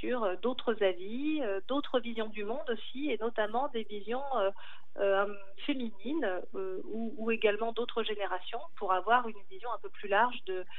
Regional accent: Langogne, Occitanie, France; bien qu'ayant passé mon enfance à Langogne, je ne connaissais pas l'histoire de cet asile

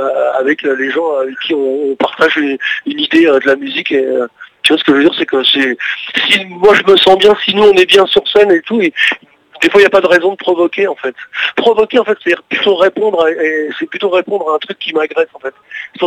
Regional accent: Paris, Île-de-France, France; Je suis entier, je suis parisien.

